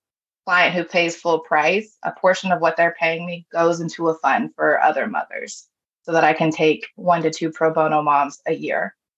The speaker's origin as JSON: {"language": "English", "country": "Nicaragua", "said": "I centered myself and I really owned my identity, I'm very proud to be Nicaraguan."}